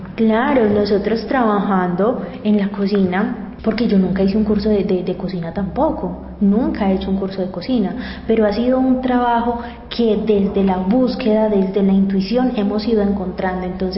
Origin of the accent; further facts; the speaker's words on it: Antioquia, Colombia; pero mamá, por Dios, nosotros somos paisas